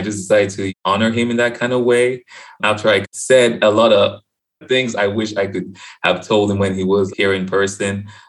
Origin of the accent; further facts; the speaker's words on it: Taraba, Nigeria; English is a second language; But where I'm from Taraba State, we speak mainly Hausa, which is one of the three main languages in Nigeria, and our own dialect, which is Jukun.